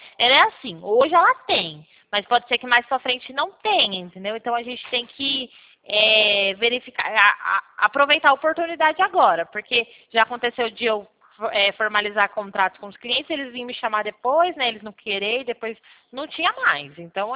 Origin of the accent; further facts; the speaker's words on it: Pirassununga, São Paulo, Brazil; Eu sou de Pirassununga.